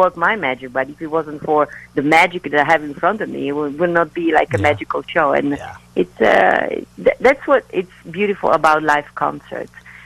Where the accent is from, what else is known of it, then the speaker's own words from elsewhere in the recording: Italy; And if you've been to my show, you know that I tell a lot of my personal stories, me or my family growing up in Italy